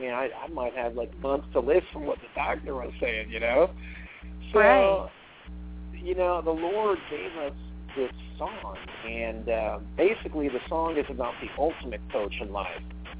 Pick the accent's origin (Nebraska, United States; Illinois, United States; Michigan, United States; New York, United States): Illinois, United States; Burr Ridge; I was born and raised in Burridge, Illinois, right outside of Chicago.